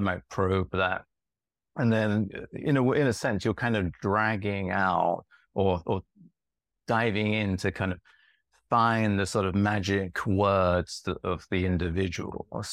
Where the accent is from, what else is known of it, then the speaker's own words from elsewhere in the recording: United Kingdom; And you're in Britain, and I grew up in Great Britain.